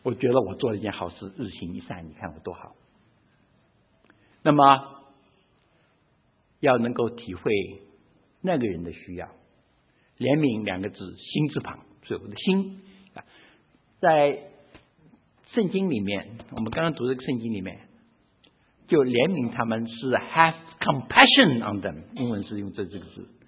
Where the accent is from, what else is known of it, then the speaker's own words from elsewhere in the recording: China; 一定是欺负我中国人。